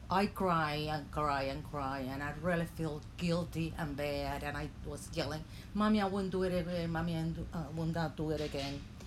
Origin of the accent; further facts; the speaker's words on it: Banes, Holguín, Cuba; now in United States; I grew up in Banes. It was, we used to live outside the town, and I grew up around a lot of land and animals.